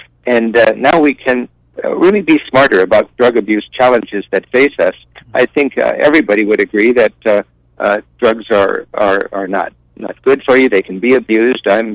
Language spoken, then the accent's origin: English; Washington, United States; I'm from Washington State, and our governor was elected the same day that we legalized marijuana in 2012.